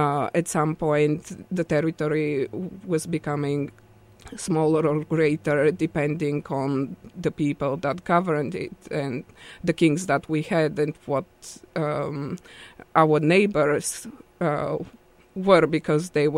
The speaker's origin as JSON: {"language": "English", "town": "Strelcha", "region": "Plovdiv Province", "country": "Bulgaria", "said": "So I come from Strelce."}